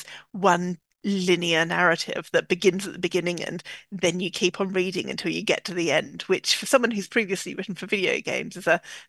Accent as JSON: {"language": "English", "country": "Australia", "tie": "born or raised there", "lives_now": "London, United Kingdom", "said": "I'm Australian and we don't have attics there. So I live in London now."}